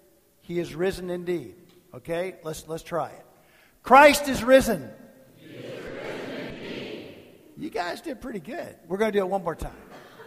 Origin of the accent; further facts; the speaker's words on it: Kentucky, United States; Now, I'm from Kentucky, and you know, in Kentucky, basketball is a big deal.